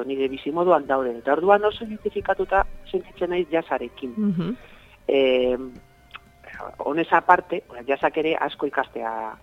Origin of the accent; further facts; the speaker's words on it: Bilbao, Basque Country, Spain; moved away as an adult; ni Bilbokoa naiz, batuan han hasi nintzen. Da gero, 19 urterekin ja Madrilera joan nintzen